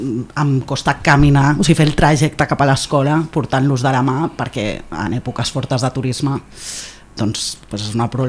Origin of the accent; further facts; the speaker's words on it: Barcelona, Catalonia, Spain; also born or lived in Alzira; De fet, sempre dic que sóc de Barcelona.